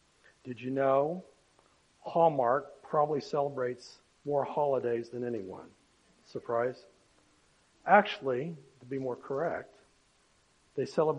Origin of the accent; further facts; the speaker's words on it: Oklahoma, United States; when I was raised back in Oklahoma, because I was raised in a Baptist church